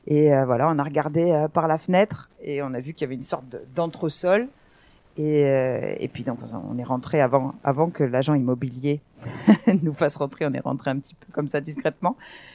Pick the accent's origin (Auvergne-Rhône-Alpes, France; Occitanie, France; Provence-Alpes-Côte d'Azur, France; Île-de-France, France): Occitanie, France; Toulouse; Je suis toulousaine, comme vous pourrez l'entendre parfois, mon accent qui déraille.